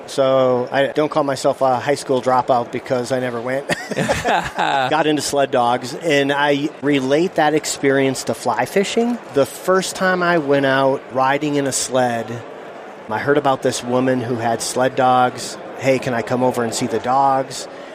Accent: Minneapolis, Minnesota, United States; I was born in Minneapolis, so a city kid.

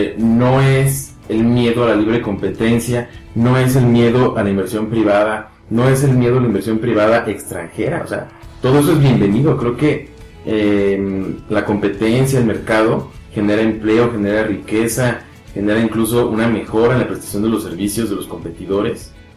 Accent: Mexico; como mexicano que me ha tocado vivir cambios significativos en mi país

